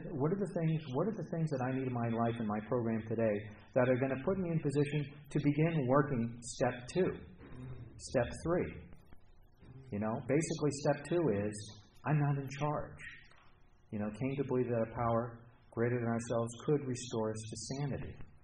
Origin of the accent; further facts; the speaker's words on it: United States; I'm an American. We're bigger people than the French.